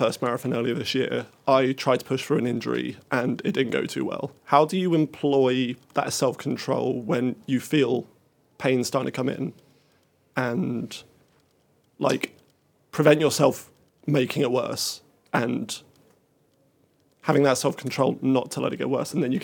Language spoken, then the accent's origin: English; Lowestoft, East of England, United Kingdom; from Lowestoft, Suffolk.